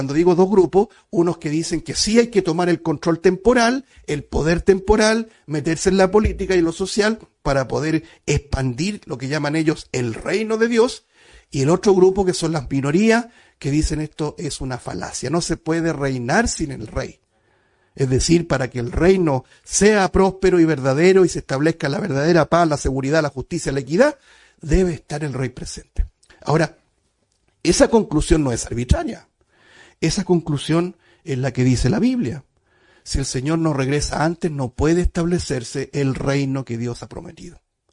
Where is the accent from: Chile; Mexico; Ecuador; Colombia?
Chile; ¿Estamos preocupados nosotros como chilenos lo que va a pasar en noviembre?